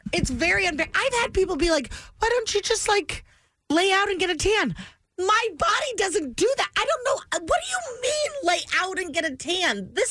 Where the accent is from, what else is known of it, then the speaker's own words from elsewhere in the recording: Sacramento, California, United States; Born and raised in Sacramento. It's very important for people to know. Proud of my city.